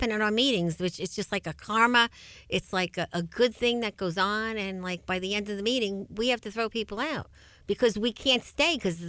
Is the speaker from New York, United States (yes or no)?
yes; New York, United States; no, we're the Long Island Breakfast Club, because we're people from Long Island. We want to stay on Long Island.